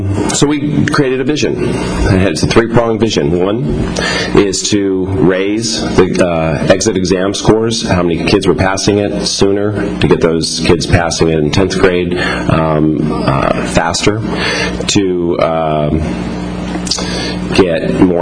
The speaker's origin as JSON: {"language": "English", "town": "Dana Point", "region": "California", "country": "United States", "said": "I'm from Dana Point, and I work at San Clemente High School as a counselor"}